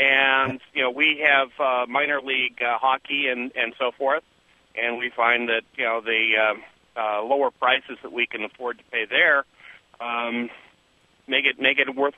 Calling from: Stockton, California, United States; Actually, I'm calling you from Stockton, California.

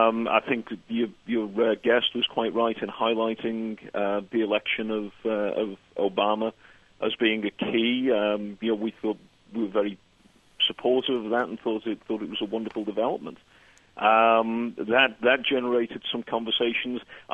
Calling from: Liverpool, North West England, United Kingdom; I'm actually calling from Liverpool, England.

